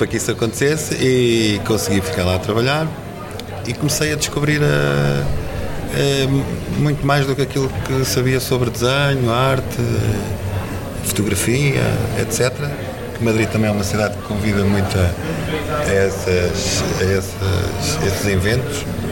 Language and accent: Portuguese; Norte, Portugal; eu sou do Norte, os meus avós tinham vacas, ovelhas, cães, galinhas, tratores, etc., portões para arranjar.